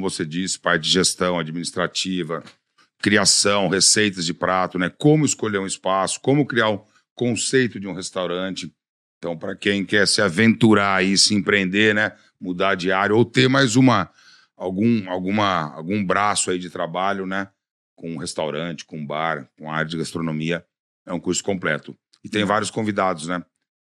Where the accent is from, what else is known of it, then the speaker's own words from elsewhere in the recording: Ribeirão Preto, São Paulo, Brazil; also born or lived in Piracicaba; Fiquei em Piracicaba até os 8 anos de idade. Com 8 anos de idade para 9, meu pai foi transferido numa empresa que ele trabalhava. Aliás, ele saiu da empresa que ele estava, foi contratado numa empresa em Ribeirão Preto. E aí nós fomos para lá